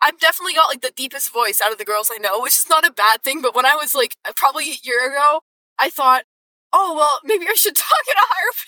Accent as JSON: {"language": "English", "region": "Mississippi", "country": "United States", "said": "No, sorry, I'm actually from Mississippi. I'm not from Michigan."}